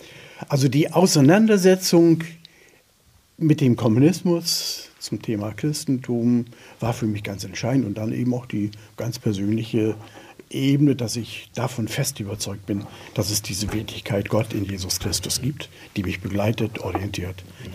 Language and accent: German; Lower Saxony, Germany; Also ich komme ja aus Ostfriesland, aus einem elterlichen Betrieb.